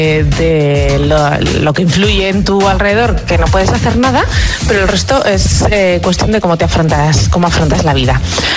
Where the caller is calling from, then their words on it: Zaragoza, Aragon, Spain; de Zaragoza.